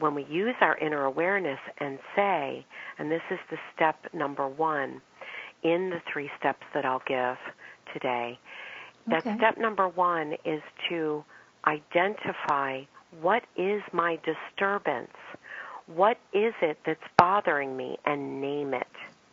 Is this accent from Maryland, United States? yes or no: yes; Maryland, United States; I grew up on the East Coast in Maryland